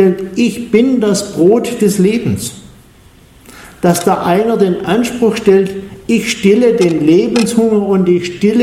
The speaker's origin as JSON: {"language": "German", "region": "Baden-Württemberg", "country": "Germany", "said": "Also ich übersetze so als Schwabe auch gerne mit Brudle."}